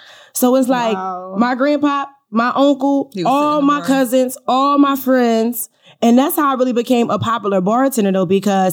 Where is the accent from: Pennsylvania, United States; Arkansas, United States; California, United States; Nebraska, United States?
Pennsylvania, United States; Philadelphia; Of course, we're from Philly.